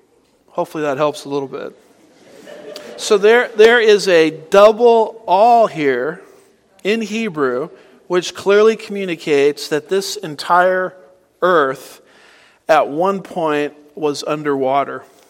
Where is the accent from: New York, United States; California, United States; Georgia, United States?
California, United States; now in Texas, United States; Now, I'm from California, and I moved to Texas over 2 decades ago.